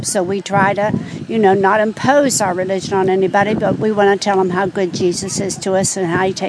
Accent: Nashville, Tennessee, United States; I'm from Nashville, Tennessee.

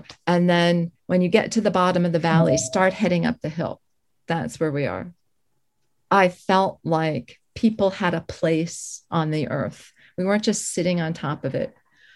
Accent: New Jersey, United States; Suburban New Jersey gets more and more crowded. I'm from Essex County, which is very densely populated. When I grew up, there was still farmland nearby

